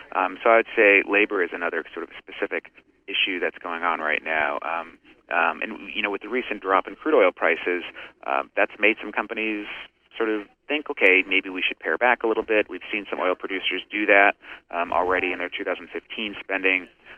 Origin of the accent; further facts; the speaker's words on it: Maine, United States; You know, I'm from Maine originally, so the joke is, you know, I'm already used to the weather.